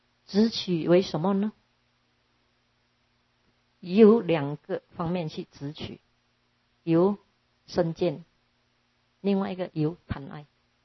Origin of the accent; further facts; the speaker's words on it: China; 那我们中国人呢性根又比较强。慧根比较差